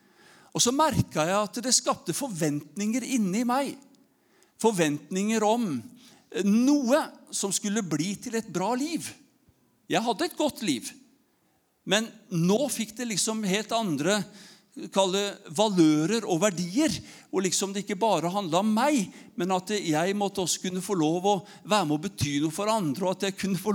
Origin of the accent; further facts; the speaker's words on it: Haugesund, Rogaland, Norway; also born or lived in Hamar / Oslo; da jeg vokste opp I Haugesund, så var jeg godt kjent med både narkomiljø og kriminelle ting og så videre